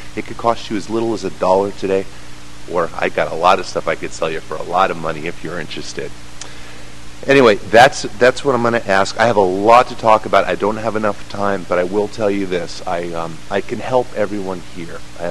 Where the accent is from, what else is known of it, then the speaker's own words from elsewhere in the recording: Palos Verdes, California, United States; I'm originally from Palos Verdes. I graduated Mira West High School. I went off to USC